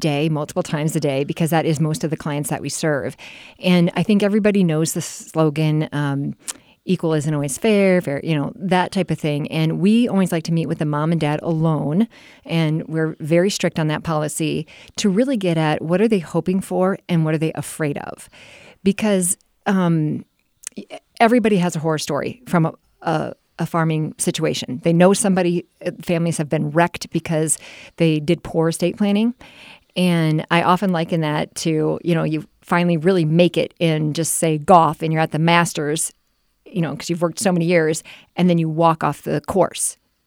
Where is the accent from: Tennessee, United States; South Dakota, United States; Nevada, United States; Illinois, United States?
South Dakota, United States; Parkston; And the reason I went into law school was to help farmers because I grew up in Parkston, South Dakota.